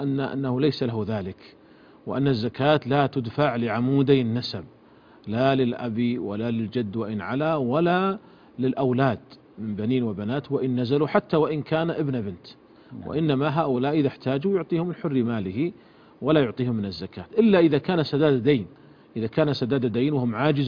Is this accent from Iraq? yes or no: no; Saudi Arabia; عندنا في المملكة العربية السعودية